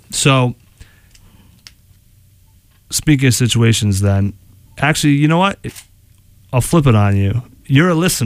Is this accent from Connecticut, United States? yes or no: no; New Hampshire, United States; On Live Free or Die, I'm from New Hampshire.